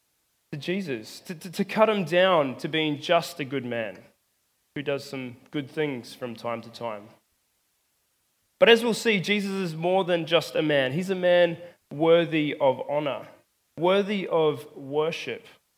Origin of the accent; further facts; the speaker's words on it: New Zealand; now in Australia; Well, many of you may know that I grew up in New Zealand.